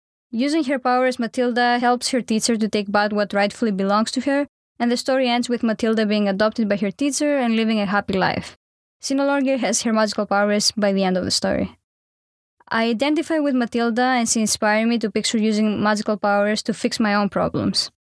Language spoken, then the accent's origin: English; Greece; Born and raised in Greece, as I was growing up, things in my life often were not ideal